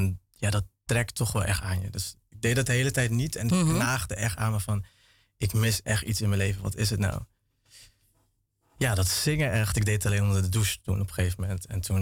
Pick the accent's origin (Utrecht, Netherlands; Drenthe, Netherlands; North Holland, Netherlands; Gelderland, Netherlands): Gelderland, Netherlands; Vaassen; now in Apeldoorn, Netherlands; Mijn huis staat in Apeldoorn. Ik ben opgegroeid in Vaassen, waar ik kerk.